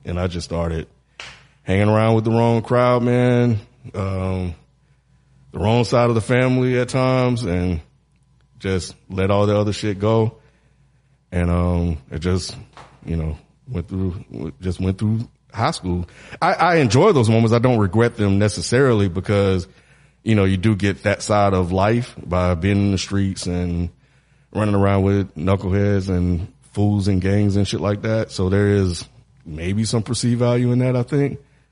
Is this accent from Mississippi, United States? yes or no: yes; Mississippi, United States; I seriously think growing up in Mississippi, being racist, that if I would have taken high school a little bit more serious, who knows where my life would have been?